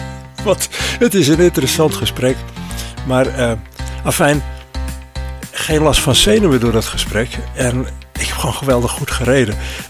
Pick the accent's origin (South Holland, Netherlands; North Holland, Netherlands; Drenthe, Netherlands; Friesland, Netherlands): Drenthe, Netherlands; Assen; ja, ik ben oorspronkelijk uit Assen, maar ik heb daar niet lang gewoond.